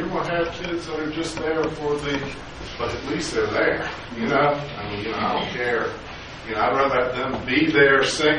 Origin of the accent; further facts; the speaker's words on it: Richmond, Virginia, United States; You know, I grew up here in Richmond, went through Catholic school, all the way through high school, Jesuit, and I was very regimented, very hymn-driven, very monk-like.